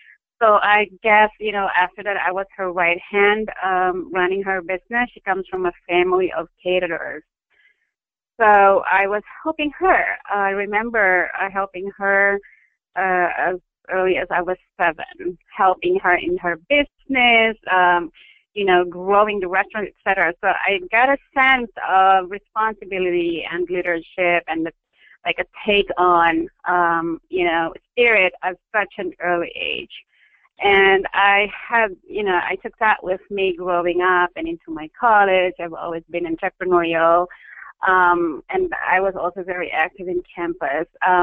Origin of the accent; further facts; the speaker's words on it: Philippines; So I grew up in the Philippines. Born and bred, educated